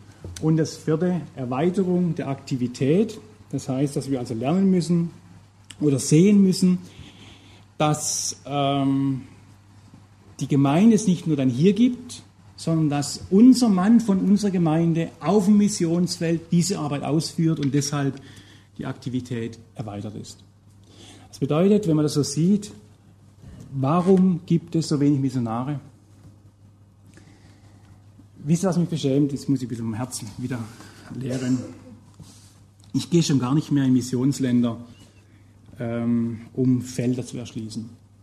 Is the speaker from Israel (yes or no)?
no; Heilbronn, Baden-Württemberg, Germany; Wenn ich eine Stadt nehme in Heilbronn, meine Heimatstadt, hat 100.000 Einwohner.